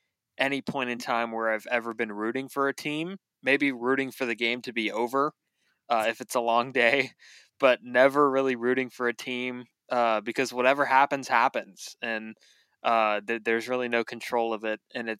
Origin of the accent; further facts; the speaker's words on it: California, United States; So yeah, it's definitely been cool growing up in the Bay Area.